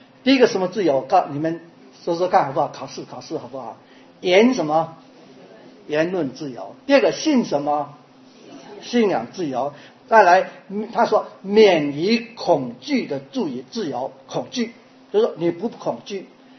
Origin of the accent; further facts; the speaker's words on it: Taiwan; 我从台湾来，也被台湾的思想所控制。